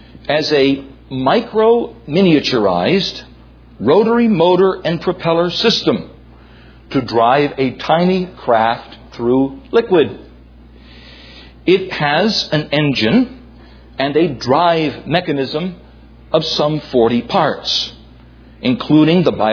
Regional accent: New York, United States; And I was reading about that, realizing I'm from New York, and brothers and sisters, I'm not being facetious.

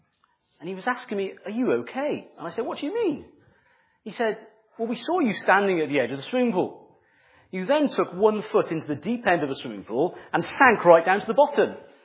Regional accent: Cardiff, Wales, United Kingdom; I grew up in the Heath

